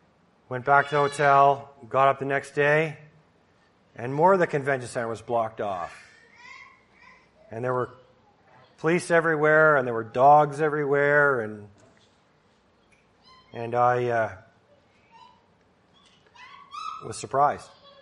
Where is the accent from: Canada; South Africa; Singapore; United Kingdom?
Canada; now in United States; Well, I'd never taken the pledge because I'm from Canada.